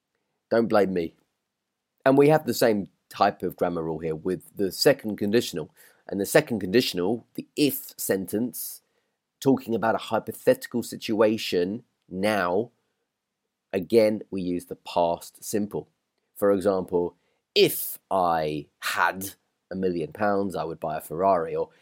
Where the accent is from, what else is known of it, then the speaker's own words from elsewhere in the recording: United Kingdom; As I sit here recording this podcast, I look out of the window and see a grey, gloomy December day. This is typical British weather.